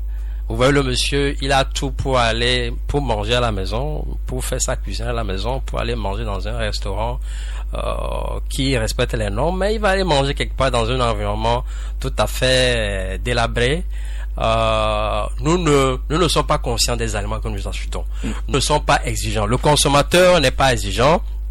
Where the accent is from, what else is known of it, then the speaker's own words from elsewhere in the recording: Togo; chez nous au Togo, en tout cas en Afrique